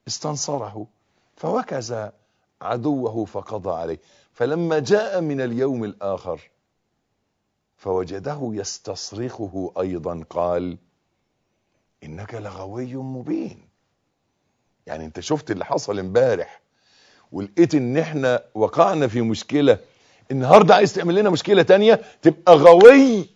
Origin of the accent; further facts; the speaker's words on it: Egypt; accent: Egyptian; ودائما عندنا في لهجتنا المصرية معروف ان كلمة مولد ان يختلط الحابل بالنابل